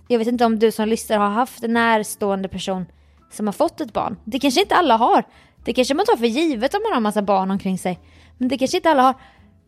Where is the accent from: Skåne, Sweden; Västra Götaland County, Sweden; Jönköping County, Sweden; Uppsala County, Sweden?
Jönköping County, Sweden; sedan jag var en liten flicka som pinnade runt på mina ben i Jönköping City. Nej, jag var inte från City, men jag var från 5 kilometer söder om Jönköping.